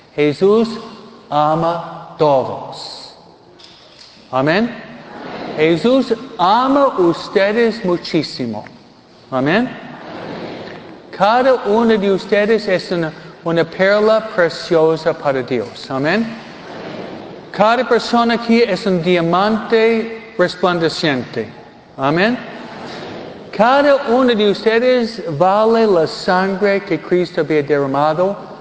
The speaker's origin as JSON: {"language": "Spanish", "region": "Michigan", "country": "United States", "tie": "born there", "said": "yo nací en Michigan."}